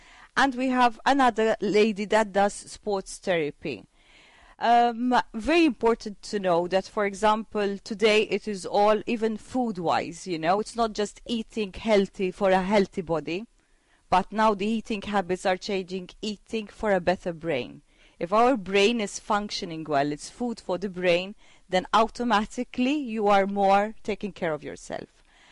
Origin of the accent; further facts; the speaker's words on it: Malta; born there; I was born here in Malta, yes.